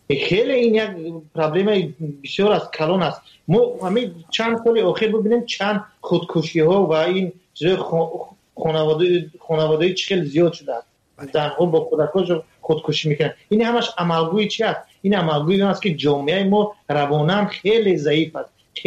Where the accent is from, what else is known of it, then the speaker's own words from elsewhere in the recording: Tajikistan; now in Russia; تاجیکستانی و تاجیک هست که از تاجیکستان هست اومدیم روسیه